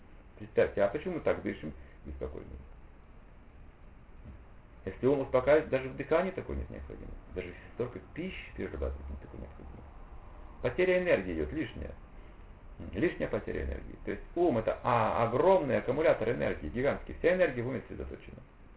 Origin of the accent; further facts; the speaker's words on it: Kazakhstan; А я просто вот казах.